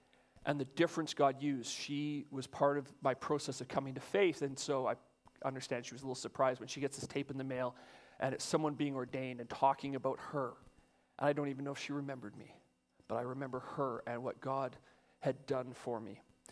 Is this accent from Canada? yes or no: yes; Saskatchewan, Canada; And I'm from Saskatchewan. We don't have a lot of wild animals. But now I'm at Sunny Brae.